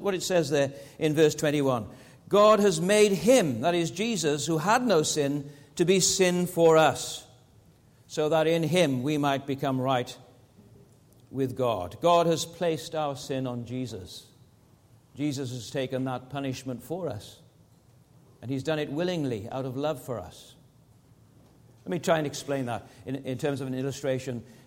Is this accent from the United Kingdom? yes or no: yes; Wales, United Kingdom; also born or lived in Tasmania, Australia; now I'm from Wales, I'm from the west coast of Britain. I quite often used to go swimming in the sea in Wales without a wetsuit. I lived in Tasmania for 20 years.